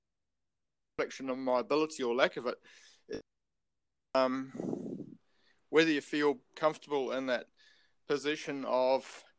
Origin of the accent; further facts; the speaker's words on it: Tauranga, Bay of Plenty, New Zealand; born there; I'm an old boy. I'm just about at that stage when the government starts paying me for doing nothing. You know, I was born in Tauranga in 1957